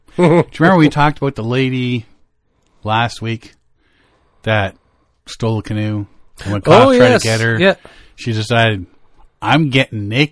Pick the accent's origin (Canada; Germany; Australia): Canada; Hello, United States. I'm from Canada